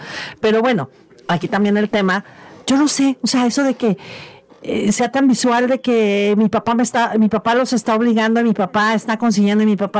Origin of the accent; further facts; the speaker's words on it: Mexico; cómo somos los mexicanos.